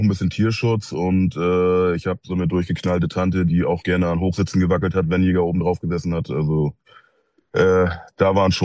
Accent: Schleswig-Holstein, Germany; ich komme aus der Ecke zwischen Lübeck und Hamburg, sagt den meisten vielleicht mehr.

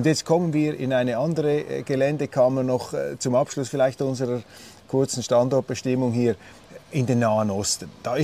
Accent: Switzerland; ich bin Schweizer

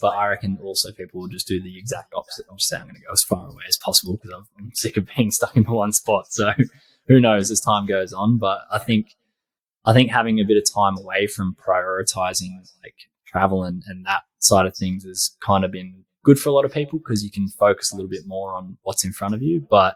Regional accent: Kiama, New South Wales, Australia; also born or lived in Gold Coast; I'm living actually back in my hometown. So I know you're obviously from the Gold Coast. I lived up there for a year and a half in total, but moved back to Kiama, just on the south coast of New South Wales

